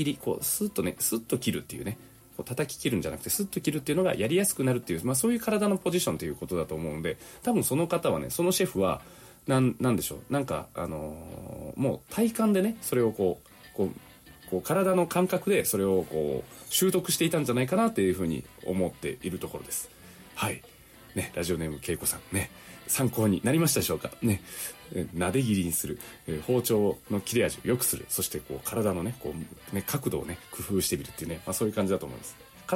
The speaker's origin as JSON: {"language": "Japanese", "town": "Unzen", "region": "Nagasaki", "country": "Japan", "tie": "born or raised there", "said": "で雲仙市のね私の実家のね新玉ねぎ本当にたくさん使ってね"}